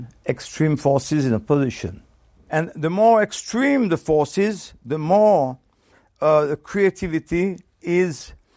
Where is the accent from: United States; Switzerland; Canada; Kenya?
Switzerland; Since I come from Switzerland originally